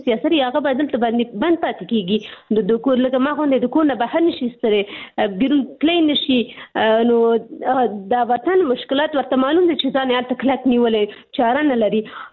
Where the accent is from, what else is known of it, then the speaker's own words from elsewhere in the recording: Pakistan; زه په پاکستان کې پیدا شوې یم، هلته مې ژوند تیر کړی، تر لسنه پورې ما درس ویلي